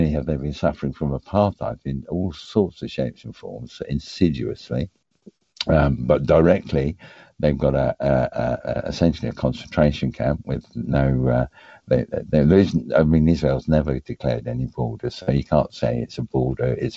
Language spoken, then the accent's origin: English; London, United Kingdom; born there; I am the son of a Palestinian, actually, on my father's side. I was born in London after the 1948 Nakba of the Palestinians.